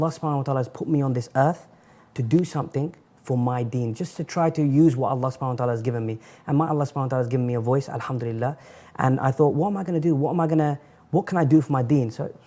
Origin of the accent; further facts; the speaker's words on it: London, United Kingdom; And the thing is that there's knife crimes happening every day in London. I come from a very violent city, you know, and it's happening all the time.